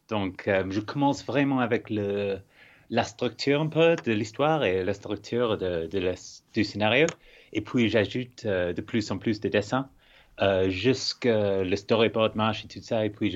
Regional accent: Scotland, United Kingdom; J'ai grandi à Aberdeenshire, c'est dans le nord-est de l'Écosse.

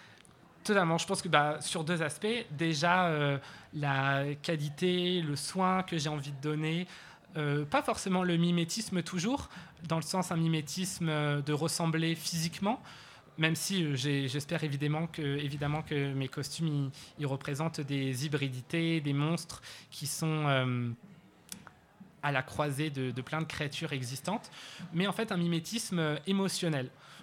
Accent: Auvergne-Rhône-Alpes, France; moved away as an adult; un contact que moi j'ai eu en grandissant dans la Drôme jusqu'à mes 18 ans, je sais pas, 17 ans.

